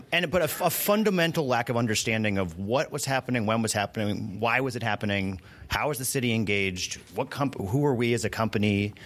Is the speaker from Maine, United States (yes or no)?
yes; Maine, United States; I am born and raised in Maine.